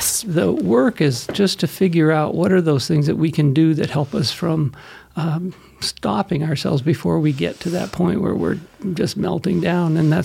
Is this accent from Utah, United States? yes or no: no; Montpelier, Vermont, United States; moved away as an adult; now in Blacksburg, United States; Well, I grew up in Montpelier, Vermont, and I would leave Vermont and go to school in Virginia and fall in love with my wife, Cindy, and we have two boys, Joe and Sam, and we live in Blacksburg, Virginia now.